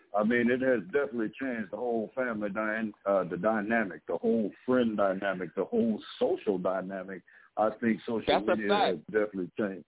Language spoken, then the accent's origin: English; Illinois, United States; now in Marshalltown, United States; I'm from Illinois, but right now I'm right here in Marshalltown, Iowa, small community.